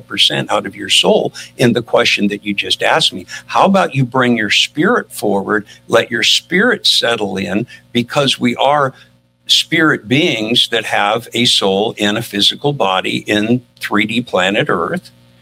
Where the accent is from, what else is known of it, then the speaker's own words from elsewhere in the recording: Midwest, United States; also born or lived in Lake Charles, Louisiana; I was born in Lake Charles, Louisiana, but I was raised in the Midwest.